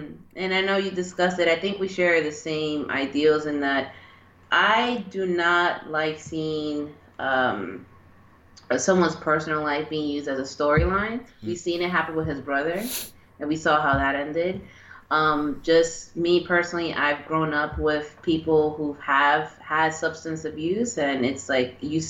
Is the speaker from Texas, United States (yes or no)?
no; New York City, New York, United States; from New York City.